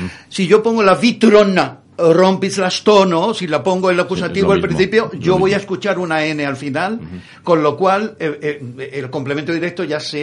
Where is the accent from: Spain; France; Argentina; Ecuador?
Spain; Andalusia; Bueno, yo soy muy andaluz y muy emotivo y muy emocional.